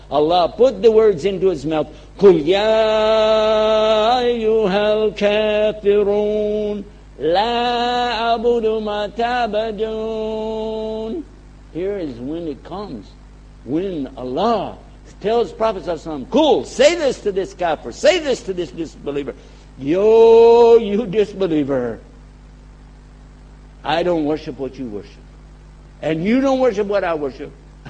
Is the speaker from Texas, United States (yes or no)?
yes; Texas, United States; I'm from Texas, and in Texas, we have the best politicians money can buy.